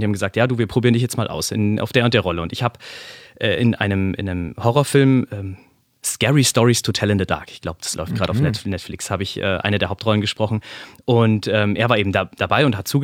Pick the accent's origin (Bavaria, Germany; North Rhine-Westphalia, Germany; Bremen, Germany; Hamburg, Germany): Bavaria, Germany; Munich; ich komme eigentlich aus Minga, gell? Also ich bin ein Bayer, quasi ein Ausländer. also ich komme aus dem schönen München, aus dem Süden von Deutschland